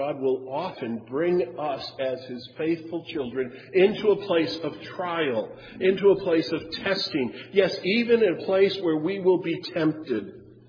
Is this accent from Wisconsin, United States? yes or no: yes; Middleton, Wisconsin, United States; And where I grew up in Middleton, Wisconsin, you're not in Clifton Park, New York.